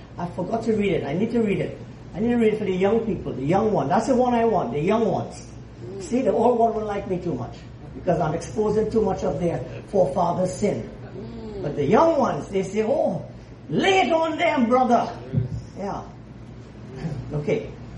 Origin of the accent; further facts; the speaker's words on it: Trinidad & Tobago; You don't mind me saying I'm Trinidadian too, some way.